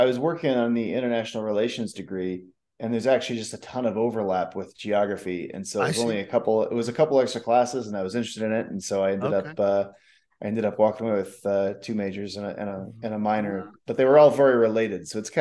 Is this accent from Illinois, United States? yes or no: yes; Chicago, Illinois, United States; moved away as an adult; also born or lived in California; No, I'm actually from Chicago, and, I moved out to California after college, and then, started Badger Maps about 12 years ago.